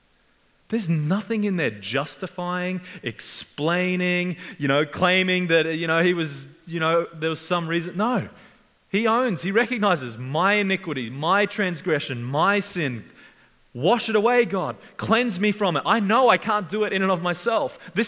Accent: New Zealand; We're Kiwis. We're from New Zealand. Pride's not our thing.

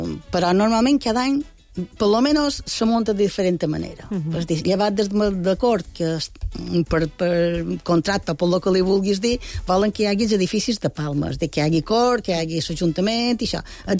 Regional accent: Palma, Balearic Islands, Spain; born there; Jo soc nascuda a Palma, però som mitja menorquina per ma mare i mallorquina per mon pare.

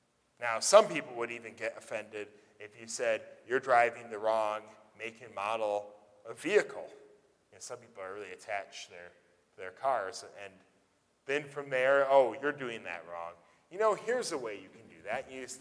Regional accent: Midwest, United States; I grew up in America in the late 20th century, which is sort of Christian, and even better, even more righteous, I grew up in the rural Midwest, which is a lot better than growing up in, like, New York City or California.

